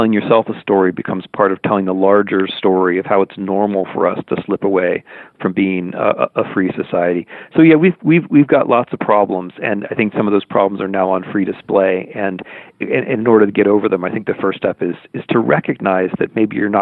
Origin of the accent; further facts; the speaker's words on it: Midwest, United States; although I'm American, you know, and I come from here, I come from the Midwest, I can throw a curveball, all that.